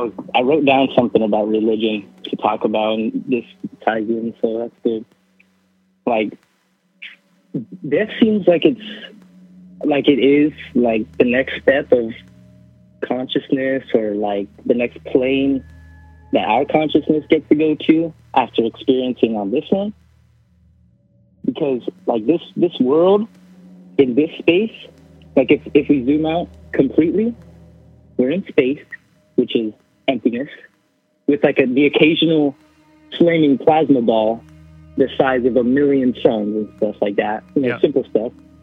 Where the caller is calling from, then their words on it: California, United States; I'm calling from Southern California.